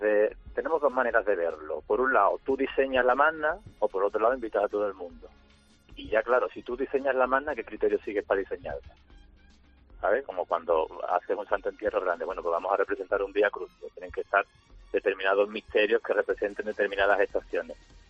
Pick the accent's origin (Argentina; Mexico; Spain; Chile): Spain; Cádiz, Andalusia; Son cosas que, además, yo barro aquí para casa, como gaditano.